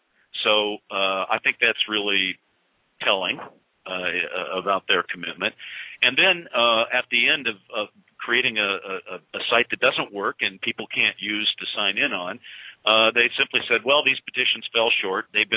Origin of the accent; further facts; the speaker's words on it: Hollywood, California, United States; look, I come from Hollywood where – you know, in Hollywood, you write a first script and it's not done.